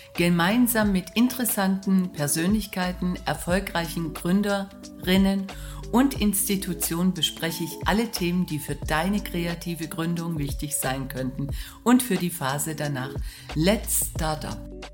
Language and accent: German; Stuttgart, Baden-Württemberg, Germany; also born or lived in Hamburg; ich komme aus Stuttgart und ich muss auch sagen, es war wunderschön, ein paar Jahre in Hamburg gelebt zu haben.